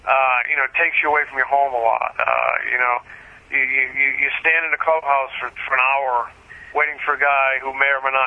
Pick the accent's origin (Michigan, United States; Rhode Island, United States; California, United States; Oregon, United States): Rhode Island, United States; Providence; born there; now in Philadelphia, United States; I was born in Providence, Rhode Island.